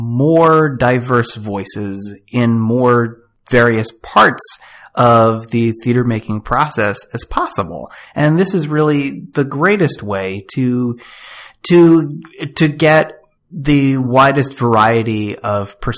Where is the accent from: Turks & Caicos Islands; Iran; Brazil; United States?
United States; Long Island, New York; Cause where I grew up on Long Island in New York, there's this robust community theater scene